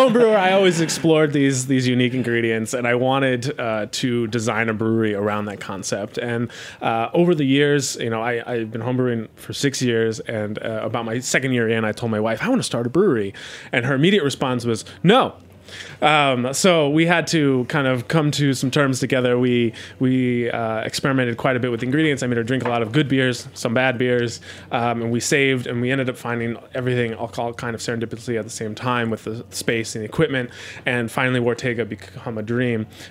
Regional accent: Cologne, North Rhine-Westphalia, Germany; because we're from Cologne, and those are the prominent beers there, and they're delicious

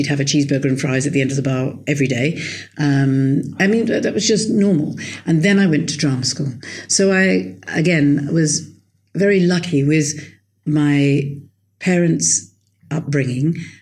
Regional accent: London, United Kingdom; born there; I was born in London.

